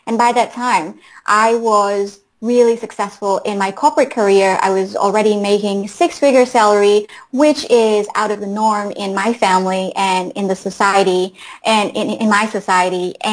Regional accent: Myanmar; I'm originally from Burma, and Burma used to be a country that is closed off from the rest of the world for decades.

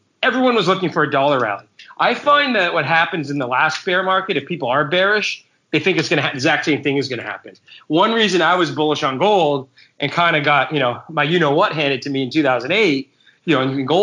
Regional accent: Canada; we're both from Canada

